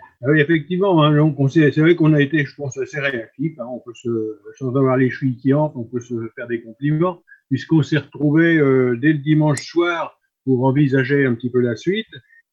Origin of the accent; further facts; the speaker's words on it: Tours, Centre-Val de Loire, France; moi je suis de Tours